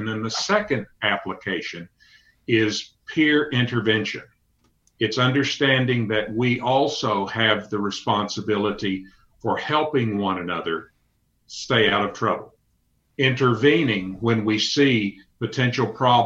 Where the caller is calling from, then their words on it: Arlington, Texas, United States; I'm in Arlington, Texas.